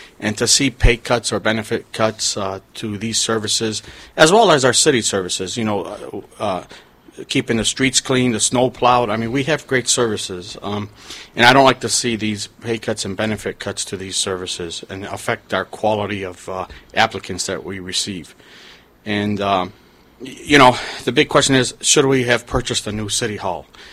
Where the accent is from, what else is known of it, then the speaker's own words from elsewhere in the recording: Dearborn, Michigan, United States; As you said, I'm born and raised in Dearborn, a true native. Been here all my life